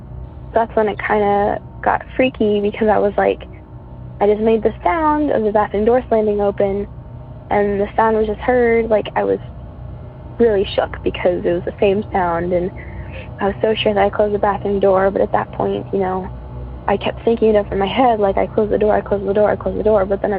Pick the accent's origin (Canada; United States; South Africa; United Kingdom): United States; San Diego, California; I don't know if I said my name before, but … from San Diego, California.